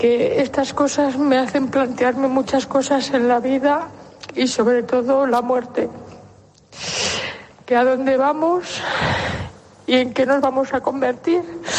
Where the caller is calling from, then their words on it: Santander, Cantabria, Spain; de Santander.